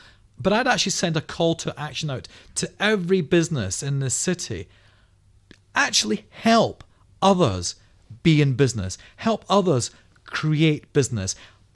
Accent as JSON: {"language": "English", "region": "Scotland", "country": "United Kingdom", "said": "I'm from Scotland originally, but love living here."}